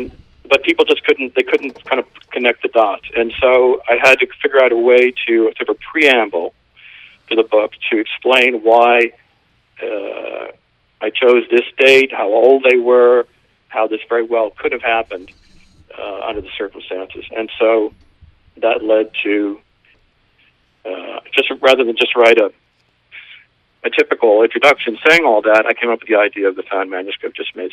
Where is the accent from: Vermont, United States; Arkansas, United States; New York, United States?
New York, United States; Bronx; born there; Well, I'm a New York, New Englander man. I was born in the Bronx, lived in New York City more just about half of my life, and I've spent a lot of time away from New England.